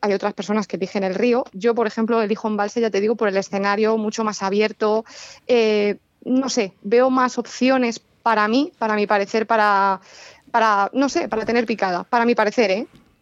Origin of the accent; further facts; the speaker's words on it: Toledo, Castilla-La Mancha, Spain; Yo, que soy de Toledo, o sea, colindo con Toledo, ¿no? Así estoy un poco ahí.